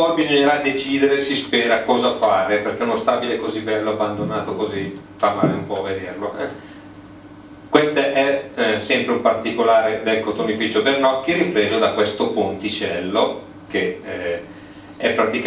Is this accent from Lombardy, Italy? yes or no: yes; Legnano, Lombardy, Italy; sono di Legnanello, ma mio padre era di Sant'Ambrogio